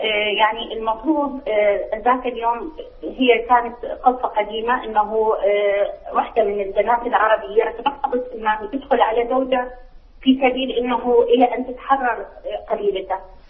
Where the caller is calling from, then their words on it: Baghdad, Baghdad Governorate, Iraq; من بغداد، وأحييكم وأتمنى لكم الشفاء العاجل إن شاء الله